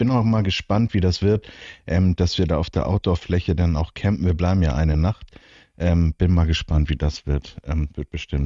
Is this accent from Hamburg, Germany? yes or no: yes; Hamburg, Germany; wir als Hamburger sind ja alle schon mal Barkasse gefahren